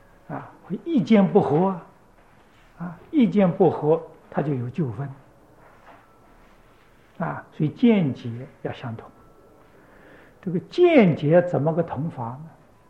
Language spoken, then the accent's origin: Chinese; China; 僧伽我们中国人简称就称一个僧啊，就称僧啊，这三宝之一。